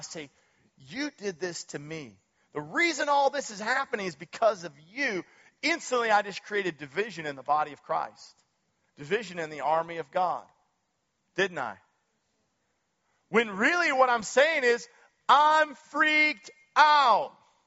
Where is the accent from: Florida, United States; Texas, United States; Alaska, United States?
Alaska, United States; Nikiski; I'm from Nikiski, guys. Cut me some slack.